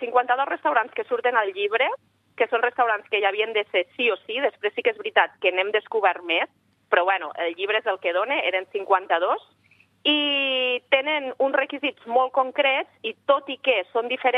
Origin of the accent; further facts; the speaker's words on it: Lleida, Catalonia, Spain; I a les Terres de Lleida, jo que sóc de Lleida, també en tenim molts.